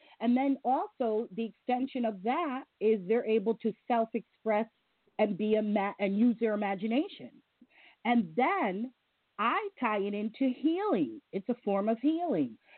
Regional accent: Connecticut, United States; At least I'm from Connecticut, so I can remember having 5, 6 recreation in within the first, you know, to two towns, joining towns.

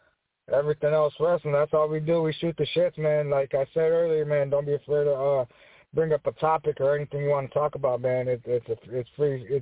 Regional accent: San Antonio, Texas, United States; Oh yeah, I'm from San Antonio myself. Oh yeah, Texas boy.

